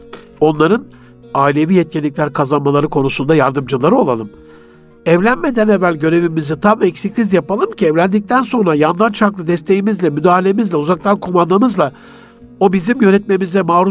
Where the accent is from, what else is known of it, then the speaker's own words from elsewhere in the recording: Gaziantep, Turkey; accent: Antep; Antep ağzıyla ammanı bileyim mam derler bizim oralarda.